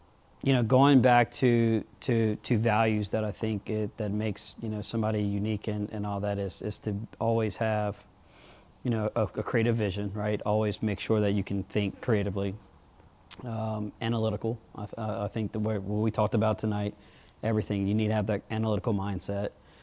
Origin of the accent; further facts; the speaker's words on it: Louisiana, United States; Now I walk in a crowd, very proud, put my cowboy boots on, you know, show them that I'm from Louisiana, and for some reason, people love that.